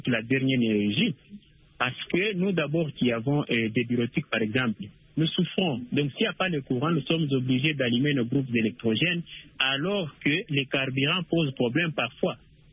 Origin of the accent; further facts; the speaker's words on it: DR Congo; mon pays, la RDC